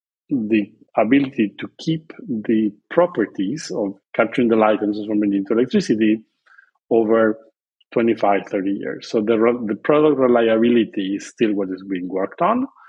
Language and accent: English; Argentina; English is a second language; I'm originally from Argentina.